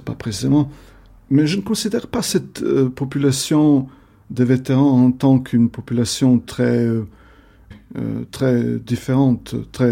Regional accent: Bihać, Federation of Bosnia and Herzegovina, Bosnia & Herzegovina; French is a second language; J'ai choisi à participer à la défense de ma ville où je suis né, de Bihać. J'avais 18 ans.

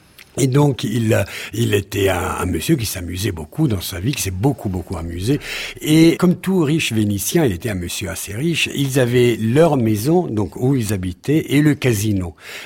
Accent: Venice, Veneto, Italy; French is a second language; La fondamenta del Ponte Longo, le Ponte Longo et les rios del Ponte Longo donnent, oui, entre le canal de la Giudecca et la lagune.

